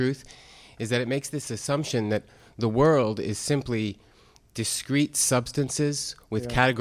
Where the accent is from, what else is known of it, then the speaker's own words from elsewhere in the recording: Berkeley, California, United States; I'm from Berkeley.